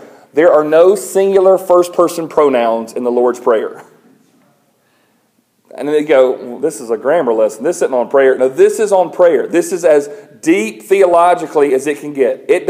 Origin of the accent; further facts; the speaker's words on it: Greenwood, South Carolina, United States; we're from Greenwood, South Carolina.